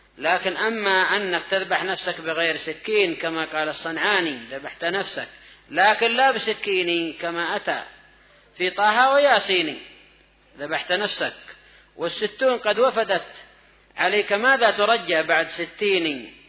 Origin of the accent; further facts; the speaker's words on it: Yemen; أما عندنا في اليمن فالقضاء حال يرثى له، ولا سيما مع هذا التفلت الأمني يا إخوان